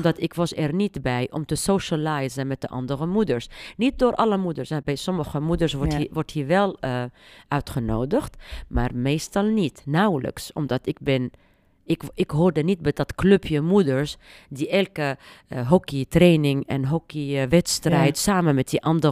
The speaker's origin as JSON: {"language": "Dutch", "country": "Tunisia", "second_language": "Dutch", "said": "ik kom uit Tunesië, ik heb zoveel geleerd van westerse culturen."}